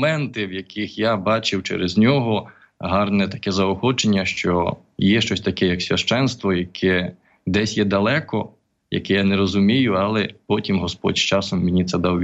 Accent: Derebchyn, Vinnytsia Oblast, Ukraine; Я сам походжу з села Деребчин Шародського району. Це, щоб так ближче, як ми говоримо про Мурафу Плаця Антонія, то це, власне, знаходиться кілометрів 14 від Мурафи.

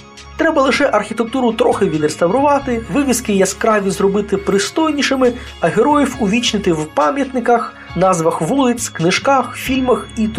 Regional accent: Dniprodzerzhynsk, Dnipropetrovsk Oblast, Ukraine; born there; now in Zhovkva, Ukraine; Я народився в Дніпродзержинську, індустріальному місті в центральній Україні на Дніпрі. Зараз я живу на Львівщині, в невеличкому, але дуже цікавому історичному місті Жовква

